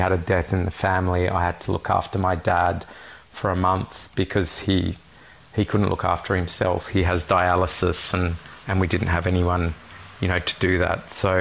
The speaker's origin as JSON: {"language": "English", "country": "Lebanon", "tie": "born or raised there", "moved": "yes", "said": "my childhood when I grew up in Lebanon."}